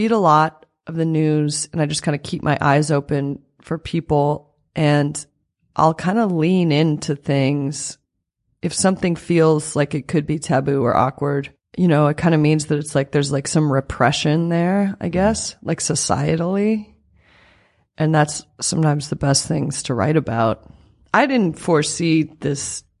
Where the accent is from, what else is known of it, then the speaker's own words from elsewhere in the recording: South Dakota, United States; Like I'm obsessed with the void, you know, growing up in South Dakota is very empty.